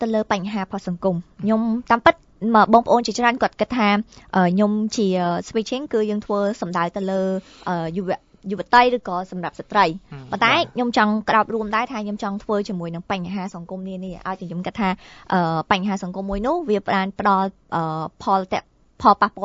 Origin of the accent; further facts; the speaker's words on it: Phnom Penh, Cambodia; ខ្ញុំជាអ្នកភ្នំពេញតែម្ដងសិតសាតហ្មងអ្នកភ្នំពេញចា